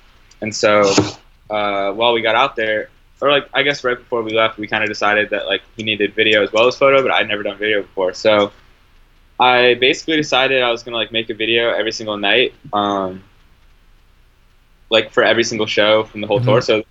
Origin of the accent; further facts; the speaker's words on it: Boston, Massachusetts, United States; Yeah, I'm from Boston. So I was just like shooting shows like that. And then I moved out